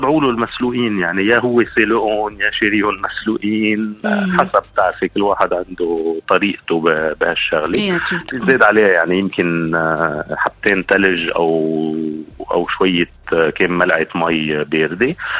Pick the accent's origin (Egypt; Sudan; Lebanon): Lebanon; لفكرة نذكر فيها إشياء من طفولتنا بلبنان